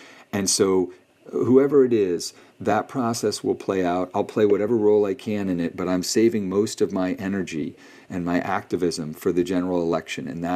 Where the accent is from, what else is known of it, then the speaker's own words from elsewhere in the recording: Massachusetts, United States; I'm from Massachusetts. That's where I vote.